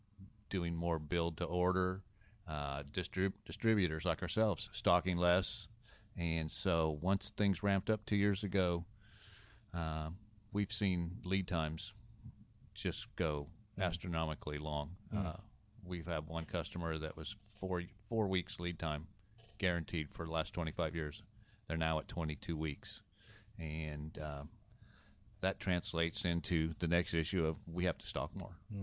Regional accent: Oregon, United States; I grew up in Oregon, and I've been in Alabama now for close to 19 years.

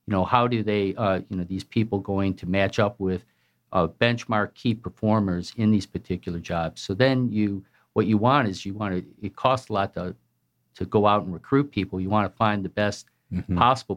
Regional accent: Michigan, United States; Well, I am from the great state of Michigan.

